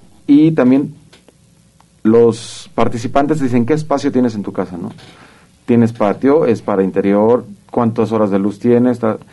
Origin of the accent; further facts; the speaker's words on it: San Antonio Juanacaxtle, Jalisco, Mexico; nosotros crecimos en otra época sin tanta tecnología, yo crecí en un rancho en San Antonio Juanacaxtle, municipio de Juanacatlán, aquí cerca de Guadalajara